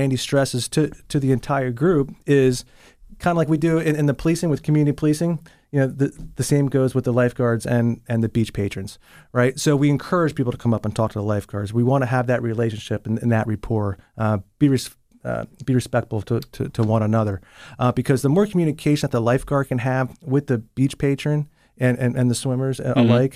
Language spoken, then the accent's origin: English; Harvey Cedars, New Jersey, United States; growing up in Harvey Cedars in the summertime, you know, the beach and the ocean is my passion, right?